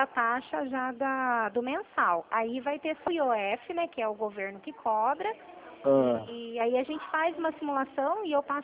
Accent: São Paulo, Brazil; por isso que o meu número fica DDD19, que eu sou aqui do interior de São Paulo.

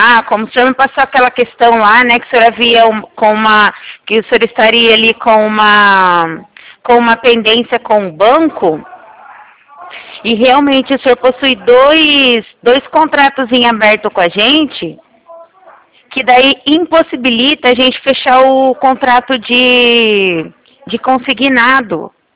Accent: Cornélio Procópio, Paraná, Brazil; Eu sou daqui de Cornélio.

